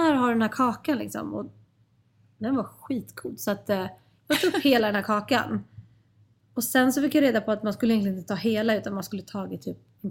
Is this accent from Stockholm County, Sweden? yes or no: yes; Stockholm, Stockholm County, Sweden; Jag växte upp vid Stureplansklubbarna